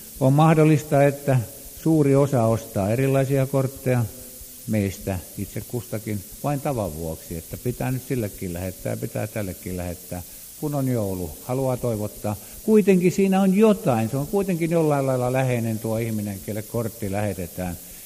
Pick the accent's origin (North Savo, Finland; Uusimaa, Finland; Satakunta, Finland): Uusimaa, Finland; Helsinki; sanon niin, me olemme Helsingistä, te olette Keravalta